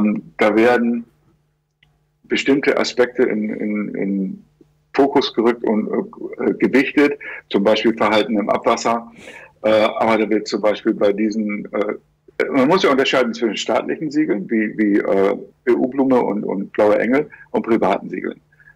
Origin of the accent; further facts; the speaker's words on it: Hamburg, Germany; ich stamme aus Hamburg